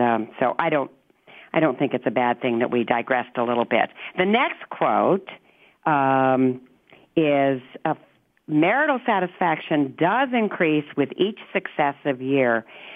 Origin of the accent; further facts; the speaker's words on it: Los Angeles, California, United States; I grew up in the Hollywood Hills.